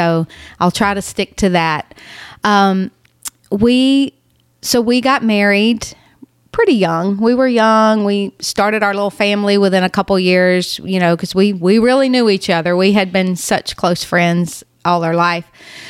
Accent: Leesville, Louisiana, United States; went off to Bible college and came right back home to Leesville, my hometown

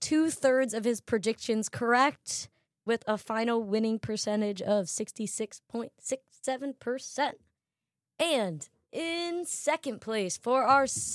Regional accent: New York City, New York, United States; I grew up a huge Villanova fan. My dad's from Villanova. So to see those guys and then to play for my hometown team in the Knicks, it's just kind of a perfect fit.

